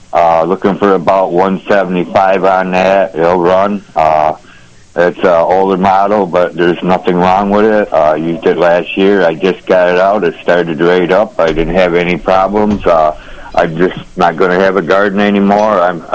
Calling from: Markport, United States; We're calling from Markport. This morning we got a little snow down here in the town.

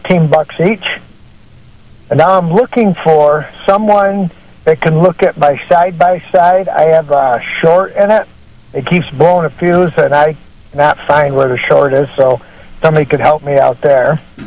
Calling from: Dalton, Georgia, United States; I'm calling from Dalton.

